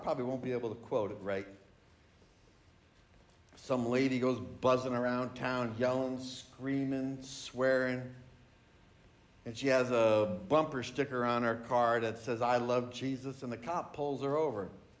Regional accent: New Jersey, United States; Maybe it's just growing up in Jersey or something.

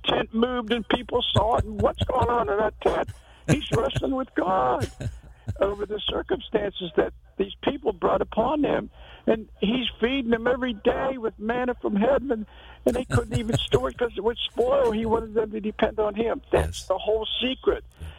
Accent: Pennsylvania, United States; And I was working on a powerhouse in my hometown near Pittsburgh, and I was a construction worker.

